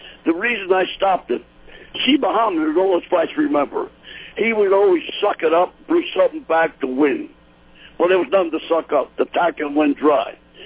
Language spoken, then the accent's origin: English; Philadelphia, Pennsylvania, United States; See, I'm a kid from Philly.